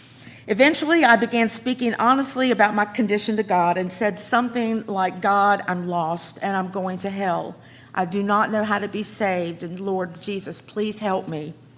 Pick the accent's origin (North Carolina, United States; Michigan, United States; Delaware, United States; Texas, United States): North Carolina, United States; Murfreesboro; on June the 3rd, 1963. I grew up in Murfreesboro.